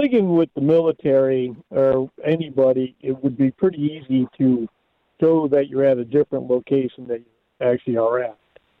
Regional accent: Waterbury, Connecticut, United States; It seems like, I'm from Waterbury.

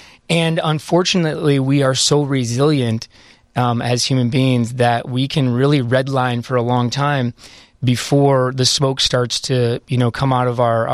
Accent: United States; Just because I'm American and I do facial cosmetic surgery.

